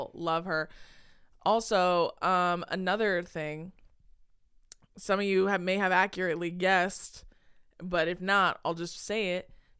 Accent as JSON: {"language": "English", "country": "United States", "said": "Well, also, I'm an American, so if I do drugs, I'll tell you."}